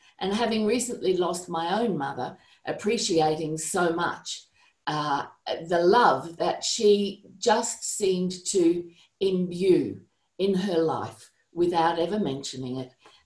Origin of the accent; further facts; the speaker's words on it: Australia; We're from Australia. So we had the pleasure of coming to America